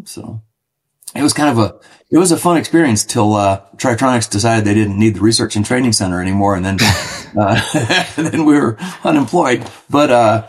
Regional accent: Chesapeake Bay, United States; Like I grew up on the Chesapeake Bay and then hunted, you know, kind of like field ducks and different things.

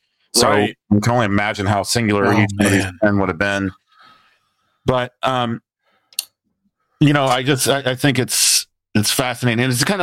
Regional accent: Texas, United States; I've seen him 20 something times growing up in Texas and everything.

